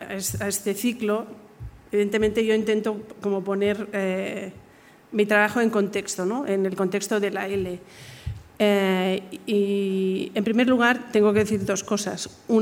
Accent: Barcelona, Catalonia, Spain; yo he tenido una educación de la ILE, yo soy el producto de la ILE, en Barcelona, con una escuela que fundó a mi padre, con mi amiga Yoya, que está aquí.

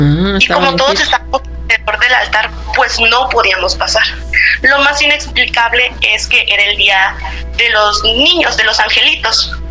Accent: Veracruz, Mexico; y soy de Veracruz

